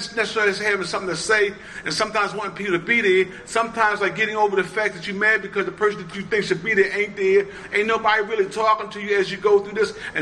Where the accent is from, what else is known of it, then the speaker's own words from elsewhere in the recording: Baltimore, Maryland, United States; now in Dundalk, United States; Like, I'm from Baltimore City. I live in Dundalk, but I'm from Baltimore City.